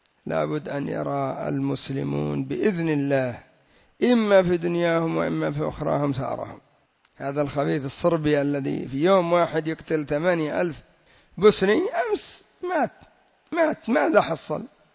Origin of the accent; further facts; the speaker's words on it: Yemen; زلازل الآن عندنا في اليمن 3 زلازل قد وقعت في 2 أسبوع